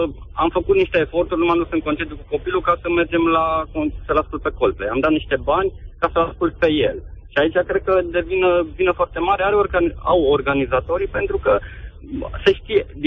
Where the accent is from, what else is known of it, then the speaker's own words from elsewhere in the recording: Sibiu, Sibiu County, Romania; eu sunt din Sibiu, acum mă duc către